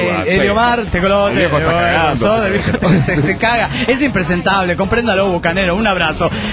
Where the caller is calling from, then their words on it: Los Cabos, Baja California Sur, Mexico; de los Cabos, Baja California Sur.